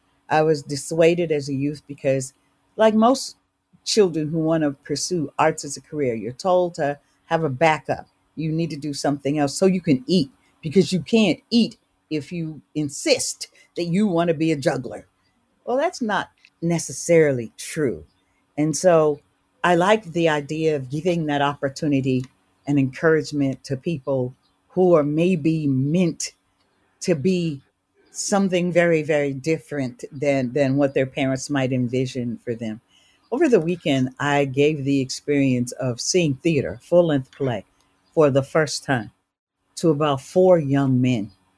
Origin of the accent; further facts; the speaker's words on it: Vallejo, California, United States; also born or lived in Chicago / Berkeley; I am from Stateline, Mississippi. I was actually born in Chicago, Illinois, and I have been in California ever since I was a very small child.